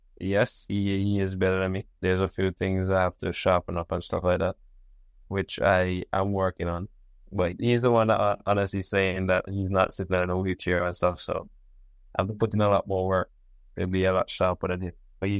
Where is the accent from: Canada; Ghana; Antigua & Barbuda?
Antigua & Barbuda; He's from Antigua, and I was raised in Antigua also.